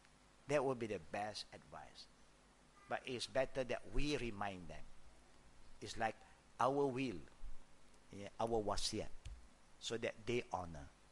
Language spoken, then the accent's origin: English; Malaysia; English is a second language; Hey, this is not my place, I'm from Malaysia.